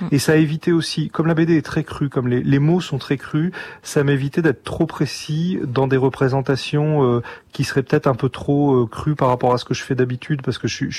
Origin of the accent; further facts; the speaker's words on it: Antibes, Provence-Alpes-Côte d'Azur, France; Quand j'étais gamin à Antibes, je m'imaginais que ce personnage venait me voir.